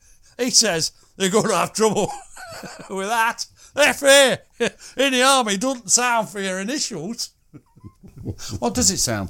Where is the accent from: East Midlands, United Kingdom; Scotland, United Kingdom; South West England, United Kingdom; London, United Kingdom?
East Midlands, United Kingdom; Chesterfield; I'm from Chesterfield. This is near now.